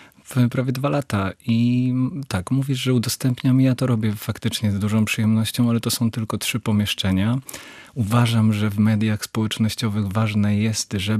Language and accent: Polish; Wrocław, Lower Silesian Voivodeship, Poland; now in Sopot, Poland; Z Sopotu od, w ogóle z Trójmiasta, od mniej więcej 10 lat, natomiast jestem z Wrocławia.